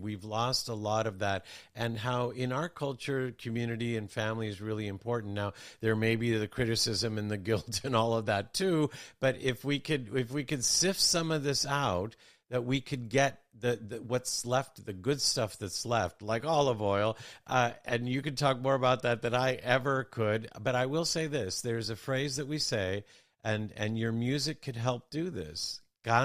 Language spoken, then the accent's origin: English; United States; so even growing up in America, my father wanted me to be connected to the ocean and to the land and the trees.